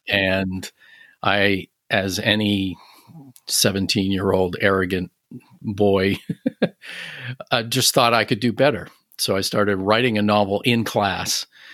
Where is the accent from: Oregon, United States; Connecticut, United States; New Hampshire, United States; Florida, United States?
New Hampshire, United States; also born or lived in upstate New York; I live in the desert Southwest. I also lived in upstate New York for a while. I was born and raised in New Hampshire.